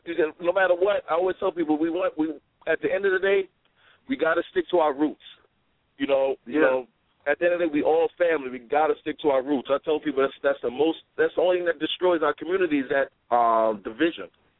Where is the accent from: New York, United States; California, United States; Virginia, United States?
New York, United States; Yeah, I'm from Newkirk. That's why I was born and raised on Newkirk. Newkirk at 21st.